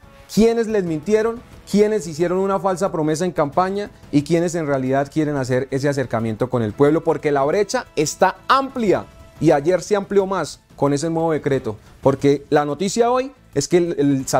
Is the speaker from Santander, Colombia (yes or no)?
yes; Bucaramanga, Santander, Colombia; born there; yo nací en Bucaramanga, Santander, Colombia, en una invasión. Allí mis padres construyeron un ranchito de madera y techo de zinc.